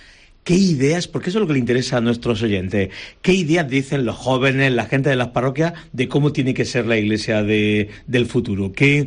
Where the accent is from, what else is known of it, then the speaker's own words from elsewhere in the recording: Adra, Andalusia, Spain; a la parroquia de Oria o a la parroquia de Adra, que soy yo de Adra o de tal